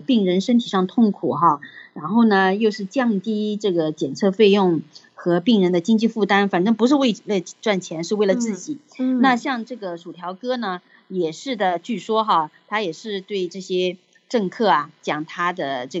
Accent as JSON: {"language": "Chinese", "region": "California", "country": "United States", "said": "就跟我们加州人哈，跟我们湾区人非常有关系的一个问题"}